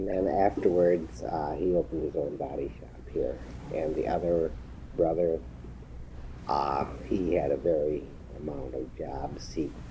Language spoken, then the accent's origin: English; Madison, Wisconsin, United States; born there; I was born here in Madison, October 26, 1924.